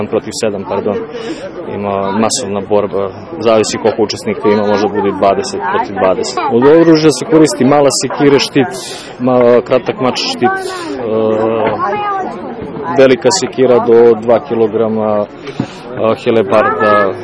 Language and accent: Serbian; Svilajnac, Pomoravlje District, Serbia; Ja sam iz Svilajnca